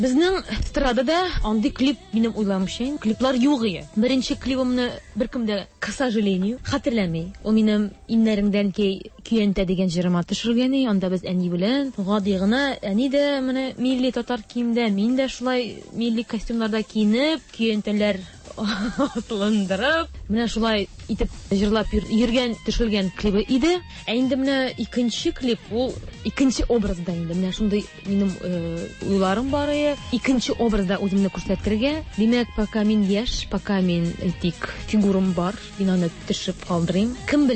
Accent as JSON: {"language": "Tatar", "town": "Oktyabrsky", "region": "Bashkortostan", "country": "Russia", "lives_now": "Kazan, Russia", "said": "Мин Башкортстан кызы. Октябрьский."}